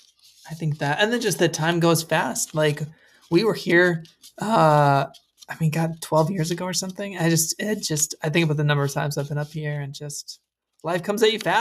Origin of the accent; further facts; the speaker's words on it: San Francisco, California, United States; born there; and then there's California, the place where I was born in San Francisco.